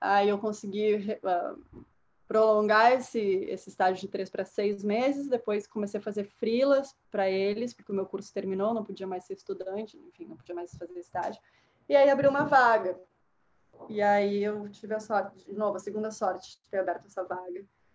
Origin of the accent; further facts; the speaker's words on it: Porto Alegre, Rio Grande do Sul, Brazil; now in New York, United States; eu trabalhava numa afiliada da TV Globo em Porto Alegre, sou de Porto Alegre, e eu pedi uma licença de 6 meses para estudar relações internacionais aqui em Nova York.